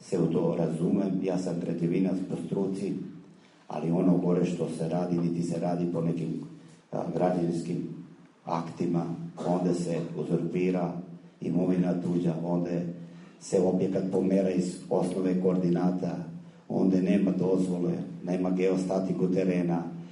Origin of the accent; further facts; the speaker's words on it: Rakita, Southern and Eastern Serbia, Serbia; Ja dolazim evo vama iz Rakitu da čujete našu muku.